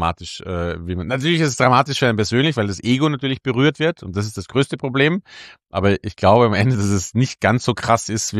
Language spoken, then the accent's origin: German; Austria; moved away as an adult; now in Berlin, Germany; Und ich bin einfach nicht mit Sternen sozialisiert. Das gab es bei uns in Österreich nicht.